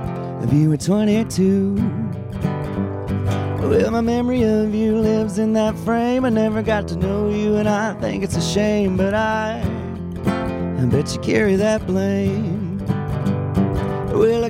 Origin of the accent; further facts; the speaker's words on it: Mena, Arkansas, United States; moved away as an adult; also born or lived in Helena; now in Nashville, United States; I was born in Helena over on the opposite side of the state, and spent most of my life in Mena, though, and then graduated high school and moved straight to Nashville.